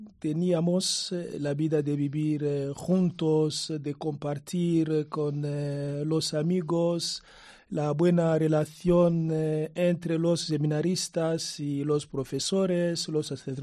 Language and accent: Spanish; Lubumbashi, Haut-Katanga, DR Congo; born there; Spanish is a second language; Es una ciudad, la segunda ciudad de mi país, de Lubumbashi.